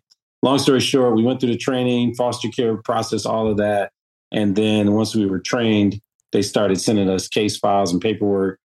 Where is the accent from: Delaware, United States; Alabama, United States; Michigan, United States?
Michigan, United States; Detroit; And we lived in Texas for about 3.5 years. We grew up in Detroit, so in Michigan.